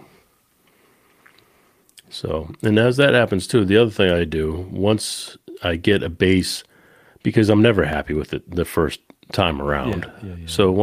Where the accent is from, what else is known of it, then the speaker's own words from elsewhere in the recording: Boston, Massachusetts, United States; also born or lived in Tennessee; where I'm from Boston, which is the world of rock music, and I live, or primarily lived, out of Tennessee, which is where the home of country music.